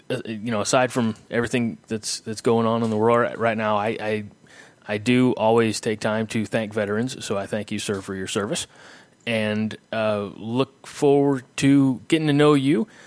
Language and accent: English; Belleville, Illinois, United States; born there; I was born in Belleville back in 82, and like you, you know, we moved away. I moved even further, and then life as it does kind of brings you back. So I can't say that Belleville will be my forever home, but it's my home right now.